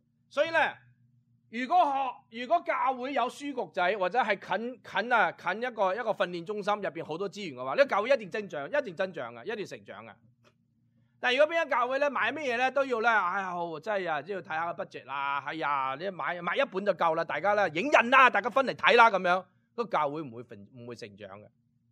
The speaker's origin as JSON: {"language": "Chinese", "region": "Guangdong", "country": "China", "said": "我们广东人就还风趣啦"}